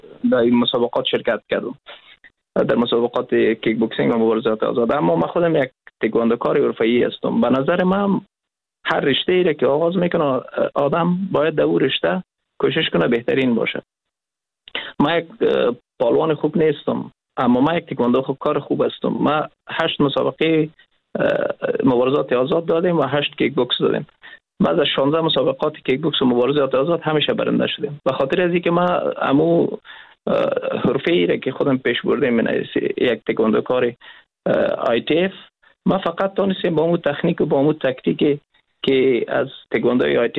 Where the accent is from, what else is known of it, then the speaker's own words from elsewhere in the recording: Afghanistan; ما افغان هستیم